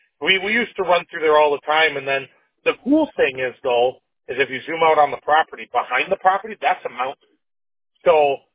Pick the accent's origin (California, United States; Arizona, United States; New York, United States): California, United States; Tehachapi; Yeah, I'm originally from Tehachapi. So you have Tehachapi right there, and you have a little place only really locals know, but there's a place called Bear Valley. And that's where I'm originally from